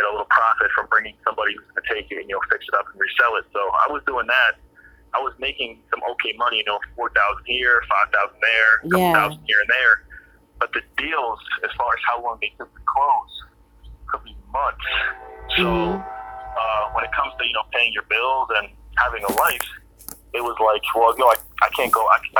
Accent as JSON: {"language": "English", "region": "New Jersey", "country": "United States", "said": "I'm 23 years old. I'm from New Jersey."}